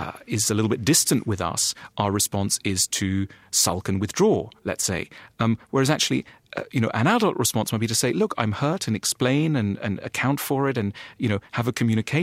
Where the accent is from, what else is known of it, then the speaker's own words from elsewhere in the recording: United States; I'm an American in this respect too